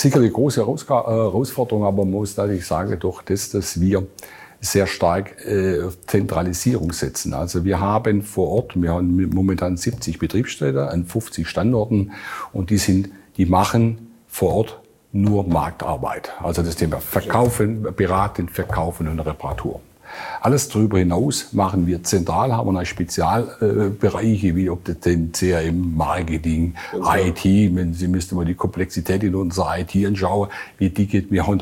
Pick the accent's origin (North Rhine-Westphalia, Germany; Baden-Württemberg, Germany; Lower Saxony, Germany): Baden-Württemberg, Germany; ich komme aus dem Großraum Stuttgart